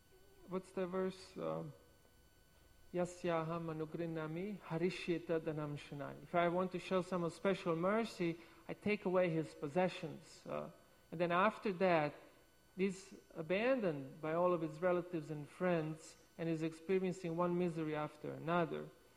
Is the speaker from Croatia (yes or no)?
yes; Adriatic coast, Croatia; For example, I grew up on the Adriatic coast of Croatia. So that's not in Russia for all of you Americans. It's nowhere close. It's in Mediterranean.